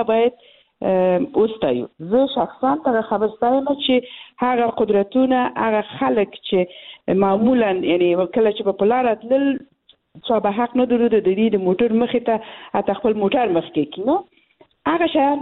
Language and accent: Pashto; Balkh, Afghanistan; زما په ولایت کښې چې زه د بلخ ولایت نه یم